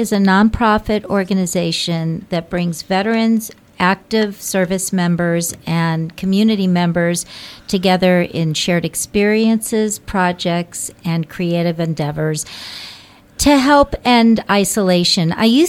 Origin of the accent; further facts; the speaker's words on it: St. Louis, Missouri, United States; I grew up in St. Louis, Missouri.